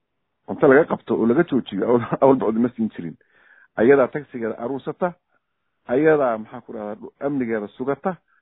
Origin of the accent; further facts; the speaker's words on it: Puntland, Somalia; horta Puntland, anigu Puntland baan ka imid, adduunkana waa maray